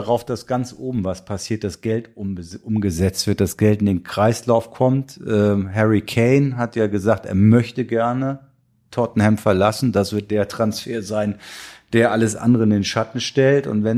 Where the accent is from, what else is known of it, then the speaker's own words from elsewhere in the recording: Kiel, Schleswig-Holstein, Germany; born there; ich komme nun mal aus Kiel gebürtig